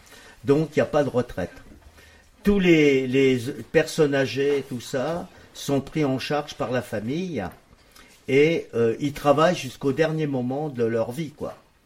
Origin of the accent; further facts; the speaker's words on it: France; dès l'instant où je suis français, quand j'ai dit que j'étais français